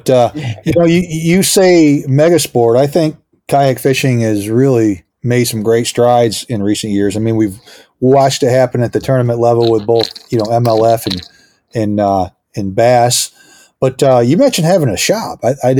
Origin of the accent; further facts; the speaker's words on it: Fort Ann, New York, United States; South Bay of Lake Champlain is actually my hometown, which is Fort Ann in Washington County.